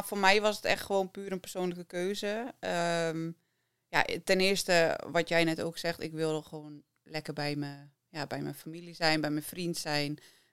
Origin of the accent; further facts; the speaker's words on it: Netherlands; ik ben een technische speelster, ik kom uit Nederland.